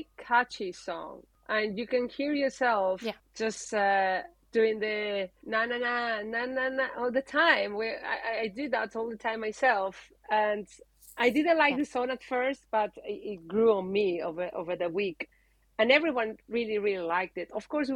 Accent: northern Spain, Spain; I'm from the north. There's no flamenco at all in the north.

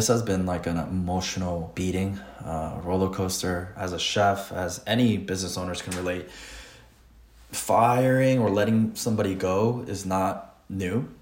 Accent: New York, United States; So I'm from New York, and we have that whole, to our detriment almost, that hustle, no matter what, push through that New York.

